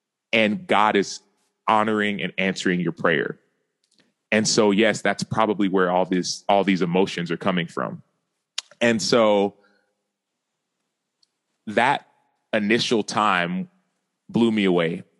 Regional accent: Dallas, Texas, United States; So I grew up in Dallas. I grew up in Texas. My parents are from Nigeria. My vacations were to Nigeria.

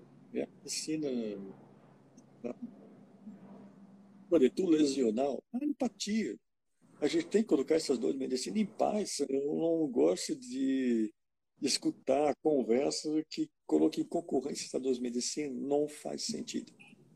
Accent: Switzerland; que eu sou suíça

